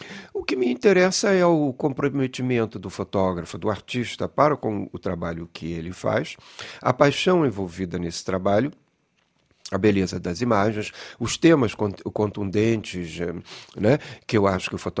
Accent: Rio de Janeiro, Brazil; Aí eu vinha do Rio de Janeiro, uma cidade cheia de vida na época dos anos 70, com bossa nova e cinema novo e tropicalismo.

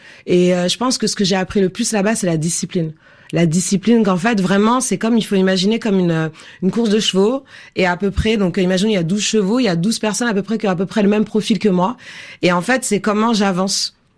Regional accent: United States; French is a second language; Je sais tout faire. Je suis américaine.

